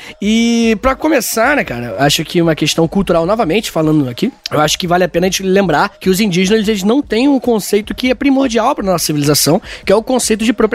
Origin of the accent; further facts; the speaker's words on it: Rio de Janeiro, Brazil; Eu não faço a menor ideia, eu sou do Rio de Janeiro, cara.